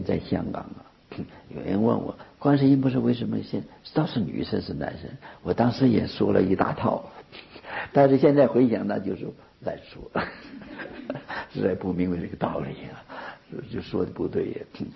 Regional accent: China; 他我们中国人称他为圣人

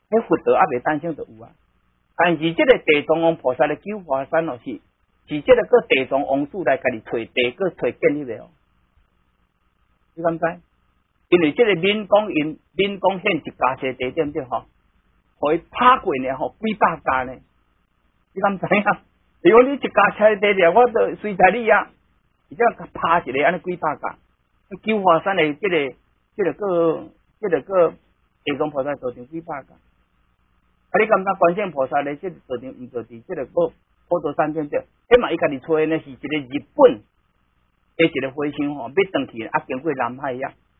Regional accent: Taiwan; 我要给你建设一个道场，我台湾人。

